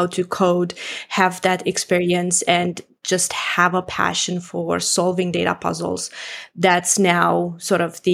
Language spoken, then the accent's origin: English; Romania; I am originally from Romania, Eastern Europe. Grew up here. I'm actually currently visiting my family